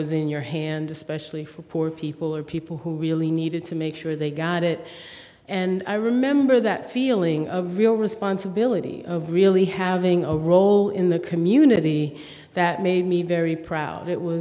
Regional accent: New Orleans, Louisiana, United States; he came back home to New Orleans. I'm from New Orleans.

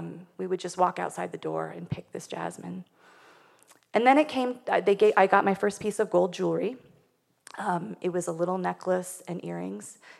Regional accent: Wyoming, United States; The other thing about growing up in Wyoming is that you, as a kid, get to visit a lot of forts and historical sites

